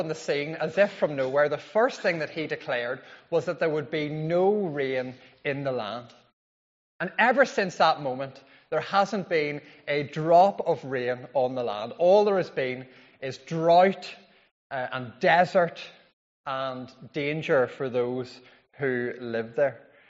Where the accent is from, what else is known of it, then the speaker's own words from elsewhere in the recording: Northern Ireland, United Kingdom; remember that I grew up in County Fermanagh, which quite honestly sometimes feels like the rain capital of the world.